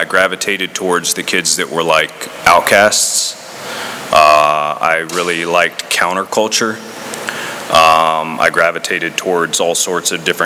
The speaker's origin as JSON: {"language": "English", "town": "Crystal River", "region": "Florida", "country": "United States", "tie": "born or raised there", "also_born_or_lived": "Tampa", "said": "I guess I was born here in Tampa. I grew up in Crystal River, Florida."}